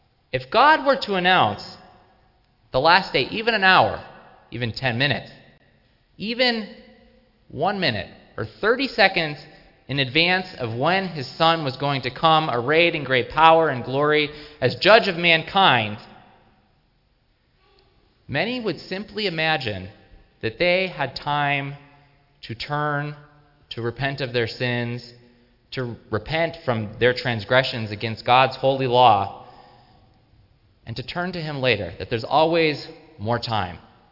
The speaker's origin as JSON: {"language": "English", "town": "East Hampton", "country": "United States", "tie": "born or raised there", "said": "I grew up in East Hampton"}